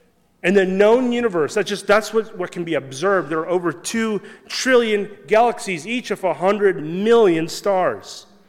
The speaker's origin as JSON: {"language": "English", "region": "Kansas", "country": "United States", "tie": "born or raised there", "said": "growing up in the Great Plains of Western Kansas, outside of any town, no light pollution."}